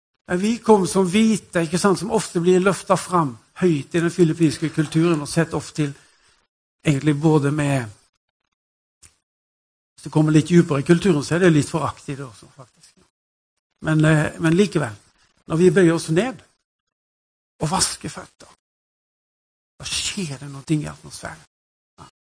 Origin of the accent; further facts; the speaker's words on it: Western Norway, Norway; Jeg er jo vestlending, så vi er vokst opp med veldig restriktive holdninger til alkohol.